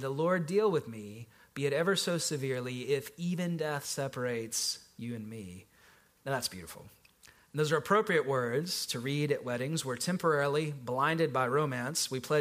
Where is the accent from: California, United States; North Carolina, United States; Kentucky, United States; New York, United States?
North Carolina, United States; I grew up in Duke, North Carolina, basketball rivalry country.